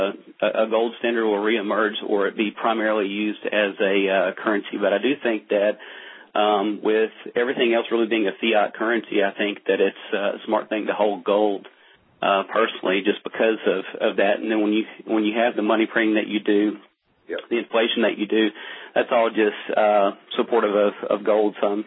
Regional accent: United States; as an American, I wish I could believe in our currency

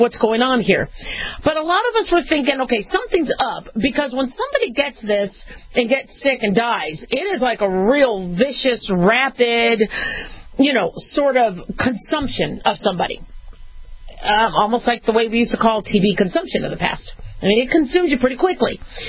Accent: California, United States; mind you, I'm from California.

